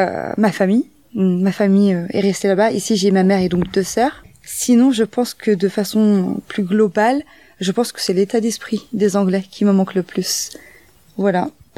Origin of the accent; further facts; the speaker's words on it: Poitiers, Nouvelle-Aquitaine, France; Et donc voilà, j'ai grandi sur Poitiers.